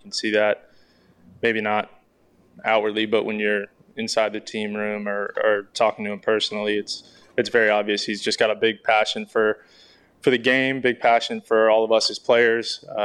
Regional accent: Wisconsin, United States; you know, growing up in Wisconsin.

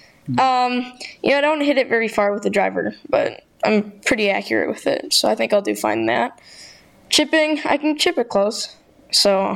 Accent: South Barrington, Illinois, United States; I'm 11 years old, and I'm from South Barrington, Illinois.

